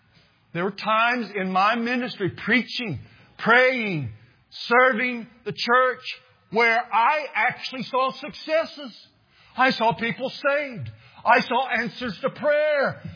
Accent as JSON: {"language": "English", "region": "Missouri", "country": "United States", "tie": "born or raised there", "said": "growing up in the Ozarks of the southern, southwest part of Missouri, I used to swim a lot in rivers."}